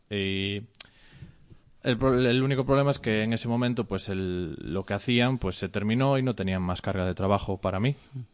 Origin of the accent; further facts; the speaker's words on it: Ferrol, Galicia, Spain; Sí, y de dónde vengo, que soy de Ferrol.